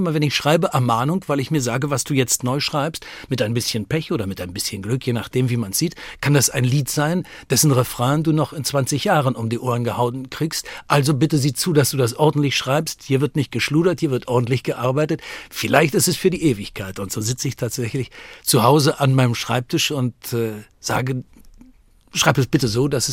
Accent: Berlin, Germany; ich bin am Rande von Berlin aufgewachsen.

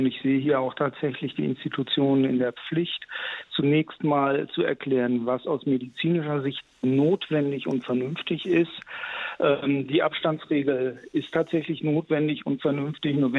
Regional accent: Mainz, Rhineland-Palatinate, Germany; In meiner Heimatstadt hier in Mainz

